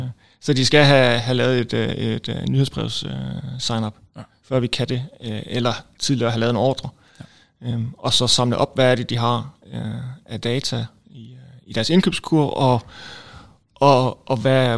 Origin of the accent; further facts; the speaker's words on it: Odense, Region of Southern Denmark, Denmark; now in Aarhus, Denmark; Jeg er oprindelig fra Odense